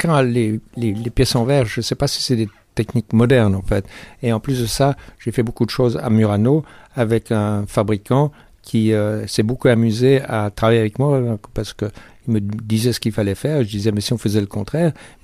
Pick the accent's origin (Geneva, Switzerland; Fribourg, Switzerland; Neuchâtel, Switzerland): Geneva, Switzerland; comme je suis de Genève et que j'ai vécu toute ma vie ici